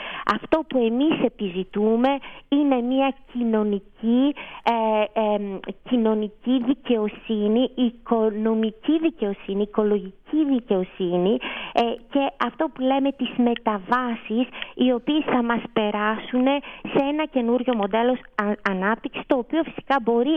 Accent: Greece; κάτι στο οποίο εγώ το έβλεπα στη χώρα μου σαν Ελληνίδα εδώ και πάρα πολλά χρόνια

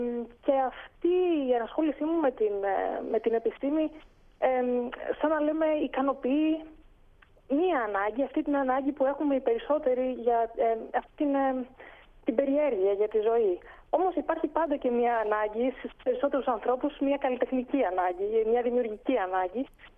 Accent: Greece; now in Munich, Germany; από τότε που έφυγα από την Ελλάδα, γιατί ζω αρκετά χρόνια στο εξωτερικό και εργάζομαι

